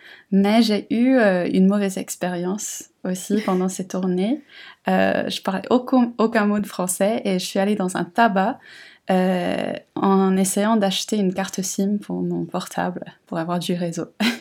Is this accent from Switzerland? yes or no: no; Sydney, New South Wales, Australia; moved away as an adult; now in France; J'ai grandi à Sydney, en Australie, et j'habite près de Paris depuis à peu près 2 ans.